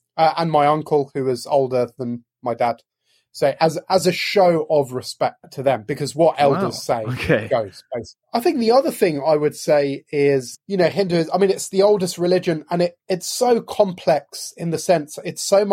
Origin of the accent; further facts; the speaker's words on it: United Kingdom; So I was born here. I'm British, okay. As is my younger sister.